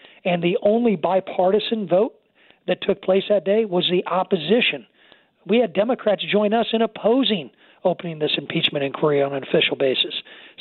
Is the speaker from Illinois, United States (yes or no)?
yes; Taylorville, Illinois, United States; It had to land up near my district, in my home county, Christian County. I was driving home from Mount Zion to my home in Taylorville on Route 48